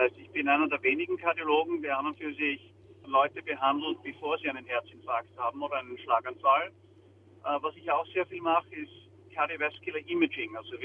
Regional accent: Graz, Styria, Austria; ich bin in Graz aufgewachsen, bin in Graz geboren, bin dort zur Schule gegangen, in die Maria-Grüner Volksschule zuerst, dann in das akademische Gymnasium in Graz und habe dann dort Medizin studiert.

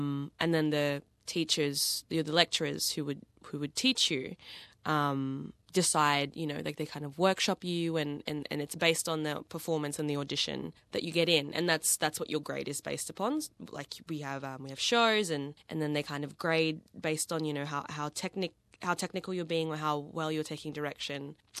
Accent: Philippines; Pero I think yung being Filipino, talaga, from when I was young, there was a sense of dapat magtrabaho ka, really instilled in me from a really young age.

